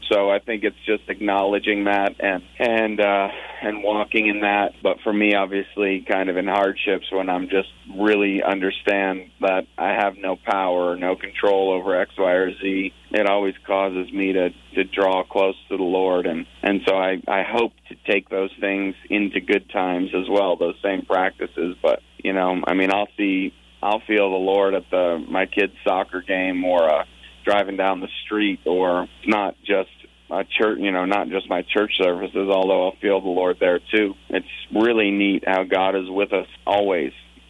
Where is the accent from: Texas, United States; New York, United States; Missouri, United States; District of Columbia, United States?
New York, United States; Clifton Park; born there; Obviously, we're from the Northeast. I was born in Albany, actually in Clifton Park.